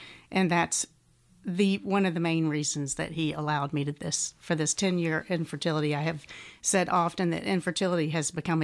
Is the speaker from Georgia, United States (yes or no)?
yes; Doraville, Georgia, United States; Well, I am a native Atlantan. I was born and raised in Doraville, Georgia. My mother still lives in Doraville.